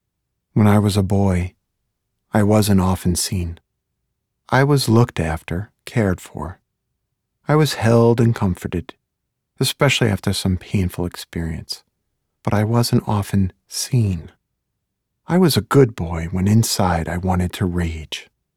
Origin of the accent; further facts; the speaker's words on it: Brooklyn, New York, United States; the 2-bedroom apartment on the ground floor of the small Brooklyn building owned by my grandfather. I was born in December 1963, a month after JFK was killed.